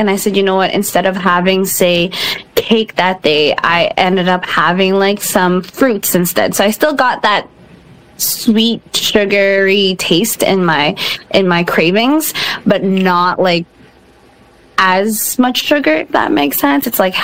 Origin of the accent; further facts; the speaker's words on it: Philippines; I grew up in the Philippines, or I was born in the Philippines.